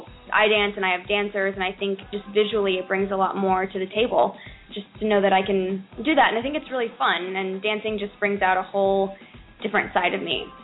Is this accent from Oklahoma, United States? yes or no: no; Cuba, Missouri, United States; I grew up in a town called Cuba, Missouri, and it's really tiny. There's 3,000 or 4,000 people in it. It's in very country town, about an hour outside of St. Louis.